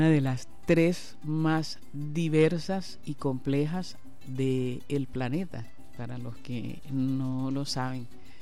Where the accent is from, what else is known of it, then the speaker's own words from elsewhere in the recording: Venezuela; en el caso de nosotros, de nuestro país, el ser venezolano.